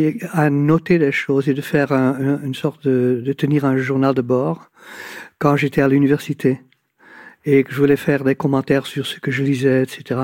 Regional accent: Ghent, Flanders, Belgium; parce que j'ai passé ma jeunesse sur les bords de l'Escaut, pas trop loin de Gand, ma ville natale

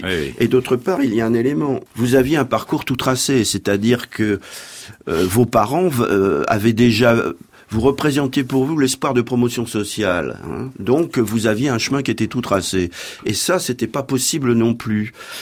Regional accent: Équeurdreville, Normandy, France; born there; Bah, je suis né à Écœur-de-Reville, qui était

